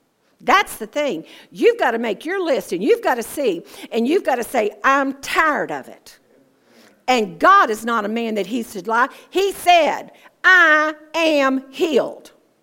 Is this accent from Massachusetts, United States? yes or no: no; Georgia, United States; I'm from Georgia. It's a hot down here